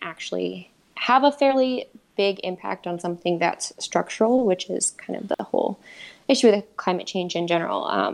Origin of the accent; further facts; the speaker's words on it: Texas, United States; I'm from Texas originally, and so whenever I go home, I know that my family at least is a little bit skeptical of anything that's not like the real thing